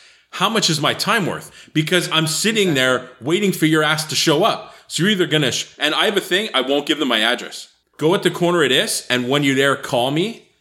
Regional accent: Montreal, Quebec, Canada; I'm from Montreal. It's fine.

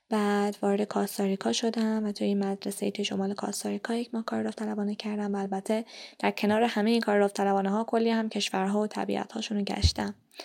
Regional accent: Iran; رئیس سفارت بعد اینکه متوجه شد من ایرانیم به من دست داد

